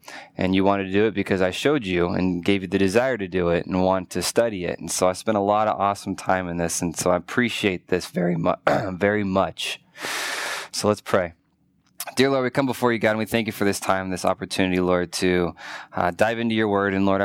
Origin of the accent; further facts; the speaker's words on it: Kentucky, United States; And growing up in Kentucky, learning and growing and being a part of my grandfather slowly dying of cancer